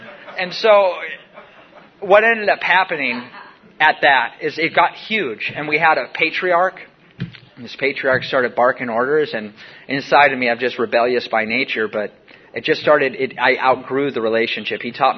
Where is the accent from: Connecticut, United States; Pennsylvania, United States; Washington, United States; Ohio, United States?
Washington, United States; You know, I grew up in Washington. It's just like the whole world's a bathroom.